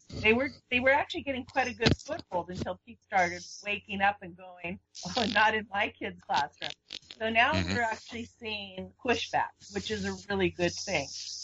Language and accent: English; British Columbia, Canada; one of the big challenges we as British Columbians have had